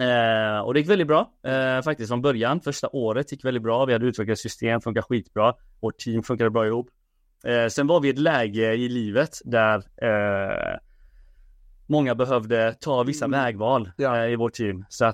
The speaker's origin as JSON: {"language": "Swedish", "town": "Angered", "region": "Västra Götaland County", "country": "Sweden", "tie": "born or raised there", "said": "jag är uppvuxen i Angered, i orten."}